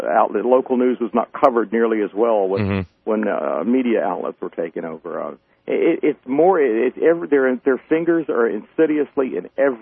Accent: United States; As an American, I take it personally

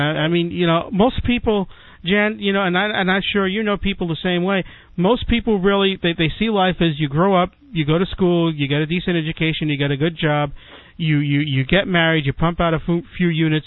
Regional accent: Northeast, United States; now in Atlanta, United States; Yeah, well, you know, you and I, we got the accent. You know what I'm saying?

